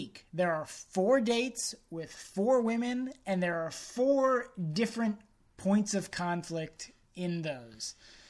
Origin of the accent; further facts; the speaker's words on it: Springfield, United States; I don't like it because I'm proud of my hometown. And I love that I'm from Springfield. And I love that I can go to all my favorite little places.